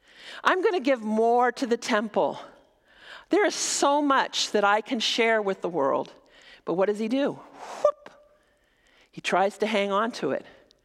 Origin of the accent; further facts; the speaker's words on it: Denver, Colorado, United States; I know, okay, I'm just going to tell you, I'm from Denver. I'm a dual citizen. Don't hold it against me.